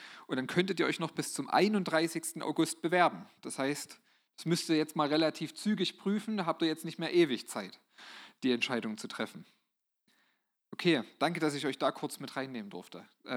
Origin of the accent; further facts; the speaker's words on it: Schneeberg, Saxony, Germany; Ich komme aus Schneeberg.